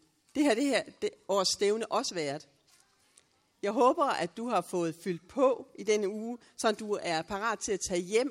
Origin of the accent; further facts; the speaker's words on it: Roskilde, Zealand, Denmark; Jeg kommer fra Roskilde, så jeg ved, hvordan en festivalplads kan se ud.